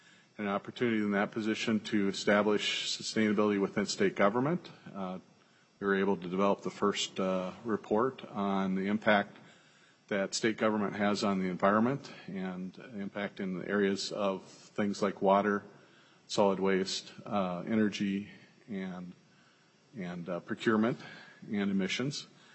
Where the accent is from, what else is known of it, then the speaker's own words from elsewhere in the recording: Mankato, Minnesota, United States; I've lived in Minnesota almost my entire life, except for when I was on active duty. I hail from Mankato, Minnesota, where I went to high school at Mankato East